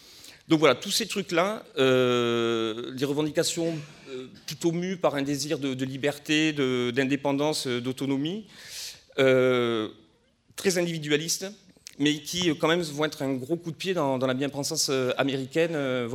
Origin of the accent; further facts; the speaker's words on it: Toulouse, Occitanie, France; alors excusez mon anglais, hein, je suis de Toulouse